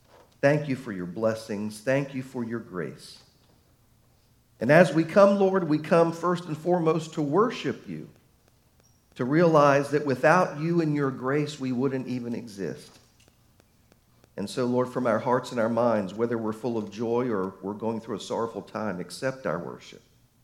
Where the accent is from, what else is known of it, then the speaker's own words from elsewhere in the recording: Baltimore, Maryland, United States; Hey, I'm a snowbird. I was from Baltimore.